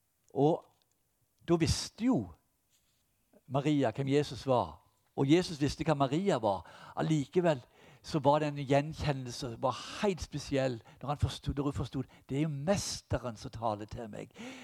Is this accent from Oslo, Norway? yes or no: no; Ganddal, Rogaland, Norway; som jeg fikk av yngreslederen min da jeg var 13-14 år hjemme på Gandal